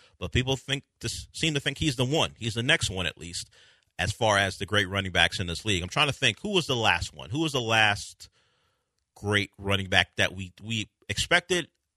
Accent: California, United States; I was having a discussion with someone about it because I am from Southern California, and earthquakes are always what we are worried about.

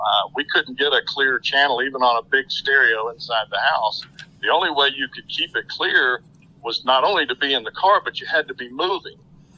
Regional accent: Alabama, United States; When I was growing up, now I grew up in Alabama

